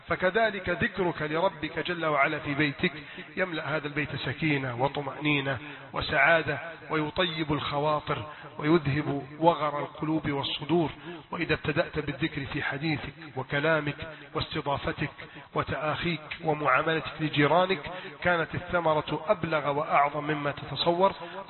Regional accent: Egypt

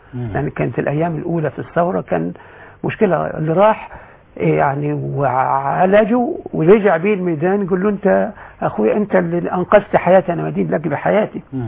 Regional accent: Egypt; احنا كل مصريين مسلمين ومسيحيين

